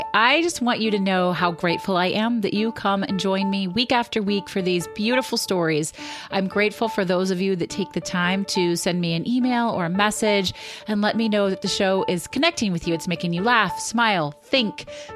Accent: Indianapolis, Indiana, United States; I was born and raised in Indianapolis.

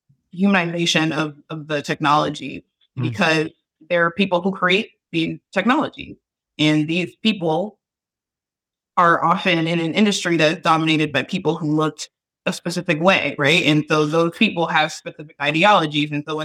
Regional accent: New Jersey, United States; moved away as an adult; now in Baltimore, United States; because just moving here, I'm actually from New Jersey.

